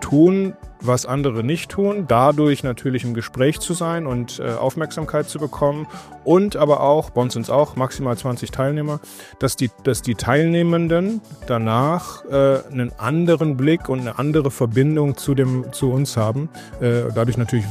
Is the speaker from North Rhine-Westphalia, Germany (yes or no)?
yes; Mülheim an der Ruhr, North Rhine-Westphalia, Germany; Ich komme aus dem Ruhrgebiet, Mühlheim an der Ruhr geboren. Und in Mühlheim aufzuwachsen